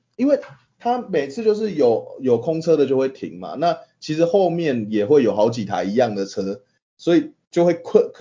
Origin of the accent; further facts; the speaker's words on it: Taoyuan, Taiwan; also born or lived in Banqiao, Taiwan; 因为我小时候也住过乡下嘛。然后我是大概因为我出生在板桥。可是我后来搬到桃园的乡下，然后一直到我是小一搬走的，然后后来小三又搬回来。